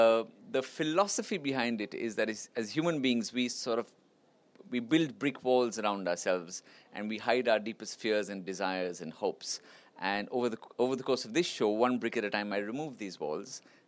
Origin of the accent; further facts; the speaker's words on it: India; I come from India.